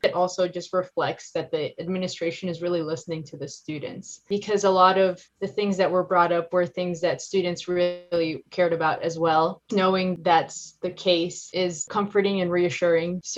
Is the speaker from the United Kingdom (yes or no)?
no; Brazil; now in Johnson, United States; I am originally from Brazil, but I live in Johnson, Iowa currently. I am a sophomore at Iowa State studying chemical engineering.